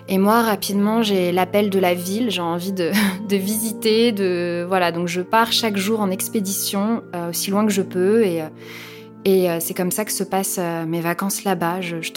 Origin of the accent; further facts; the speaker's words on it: France; quand j'étais petite, je me souviens que je disais toujours que c'était trop triste que je venais que de France.